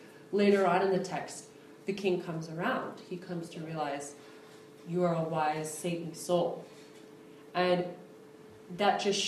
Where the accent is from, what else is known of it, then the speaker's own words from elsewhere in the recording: United States; also born or lived in India; very much like I was born and raised in this country.